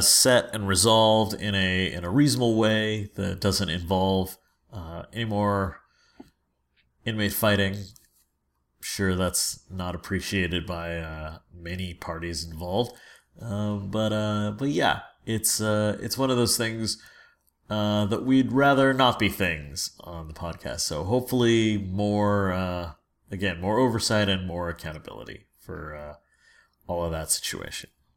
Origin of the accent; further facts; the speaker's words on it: San Francisco, California, United States; especially because it's about my hometown, San Francisco.